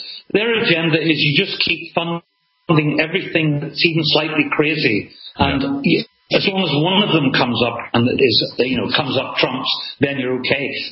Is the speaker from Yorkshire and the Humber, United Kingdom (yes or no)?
no; Northern Ireland, United Kingdom; because I'm from Northern Ireland, and we know about bomb disposal.